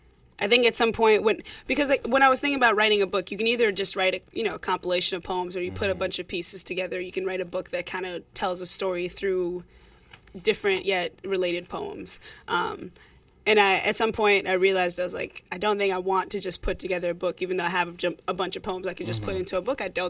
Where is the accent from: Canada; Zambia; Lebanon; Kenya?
Kenya; now in United States; I'm from Kenya, but I've spent so much time here in America